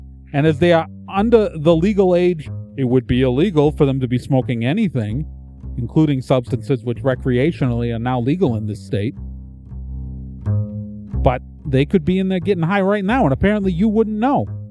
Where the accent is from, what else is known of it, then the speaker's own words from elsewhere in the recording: New Jersey, United States; I think you should keep in mind, I'm from New Jersey.